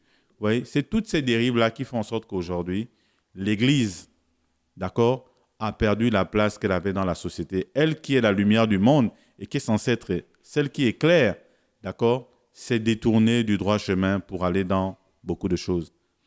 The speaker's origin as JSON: {"language": "French", "country": "Gabon", "said": "chez nous au Gabon, on prend la femme"}